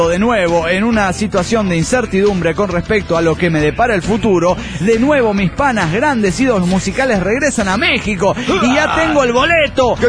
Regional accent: Bolivia; No lo sé, los desconozco a pesar de que soy boliviano. No soy de Santa Cruz de la Sierra

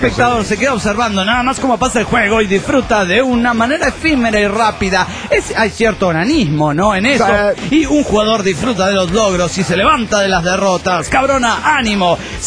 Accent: Sonora, Mexico; no soy de Mendoza, pero bueno, de Sonora, México.

